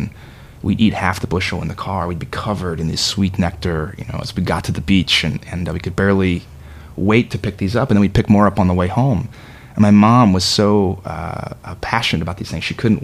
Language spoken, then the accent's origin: English; Kentucky, United States; I grew up in Kentucky. There's not a whole lot of peaches that are grown there.